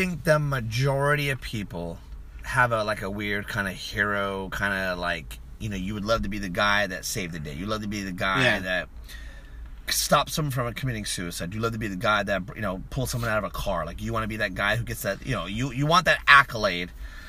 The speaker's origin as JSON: {"language": "English", "country": "United States", "said": "I'm an American people person. I probably hate minorities like you guys. Like, I hate certain minorities that come to this country."}